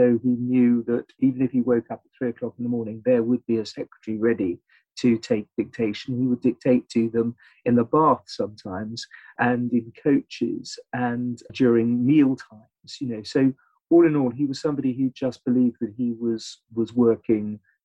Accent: England, United Kingdom; I'm an Englishman

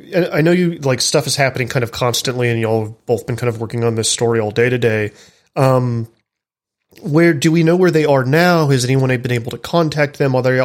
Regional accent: Southern United States, United States; I'm from the American South.

